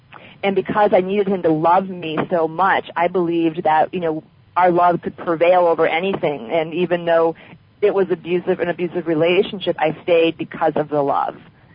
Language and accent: English; Midwest, United States; I grew up in the Midwest. We didn't have healers.